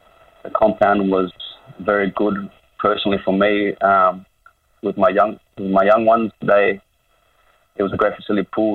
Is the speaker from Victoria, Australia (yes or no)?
no; Blacktown, New South Wales, Australia; I grew up in Blacktown.